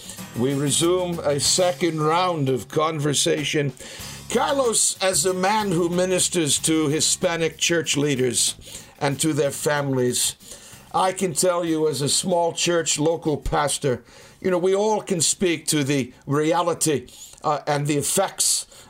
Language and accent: English; Wales, United Kingdom; I'm a Welshman. I was raised amidst a Celtic conversation.